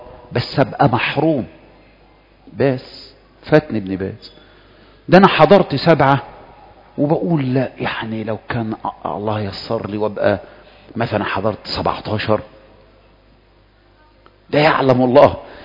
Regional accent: Egypt; ده احنا من مصر، مصر كلنا

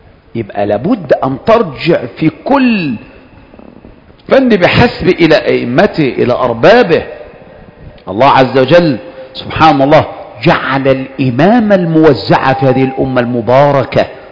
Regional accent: Egypt; انا مصر محدش يتهمني

